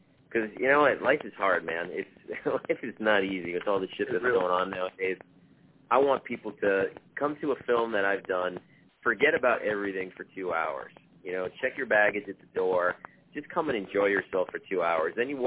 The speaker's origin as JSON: {"language": "English", "region": "New Jersey", "country": "United States", "said": "I mean, I'm Italian from New Jersey, so obviously Scorsese has to be on the list."}